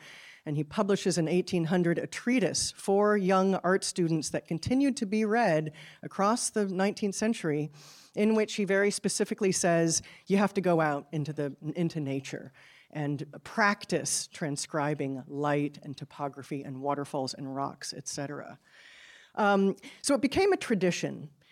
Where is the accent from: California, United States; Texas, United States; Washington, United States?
California, United States; Los Angeles; And I grew up in Los Angeles, and I've had many conversations with painters that arrive in town and talk about the light.